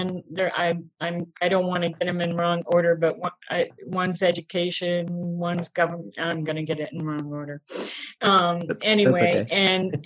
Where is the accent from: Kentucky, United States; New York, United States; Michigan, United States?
Michigan, United States; Durand; born there; I was born here in Duran. Duran used to have a hospital. I was born at the hospital.